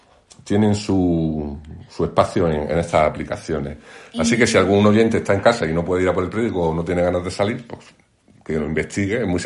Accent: Granada, Andalusia, Spain; Pero, por ejemplo, nosotros que somos de Granada, ¿no?

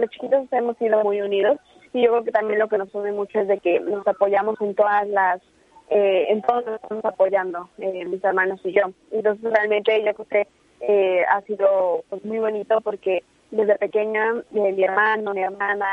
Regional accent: Mexico; venir a México y aplicar todo lo que aprendí aquí en mi país

